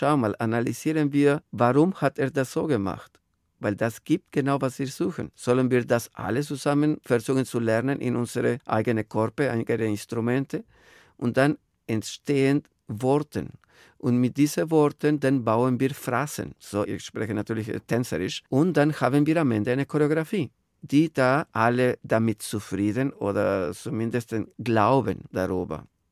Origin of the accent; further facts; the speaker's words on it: Guadalajara, Jalisco, Mexico; born there; German is a second language; Ich bin geboren in Mexiko, in der Stadt Guadalajara. Kleine Stadt, aber hat schon 10 Millionen in der Provinz.